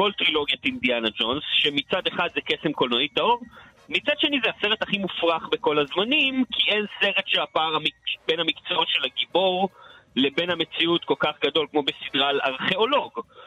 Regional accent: Tel Aviv, Tel Aviv District, Israel; גם כי אני תל אביבי מעצבן.

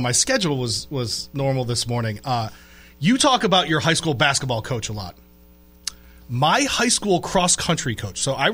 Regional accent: Rust Belt, United States; Where I grew up in the Rust Belt, the neighborhoods changed from when my dad was growing up to when I grew up in a really radical way in the urban areas.

